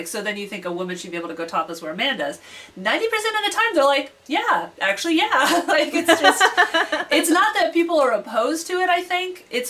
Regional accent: California, United States; now in Portland, United States; I mean, for me, I'm from California

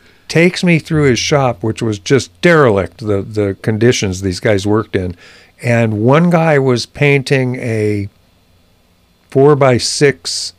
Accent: Sacramento, California, United States; But then I went and visited two of the most successful graphic artists in my hometown.

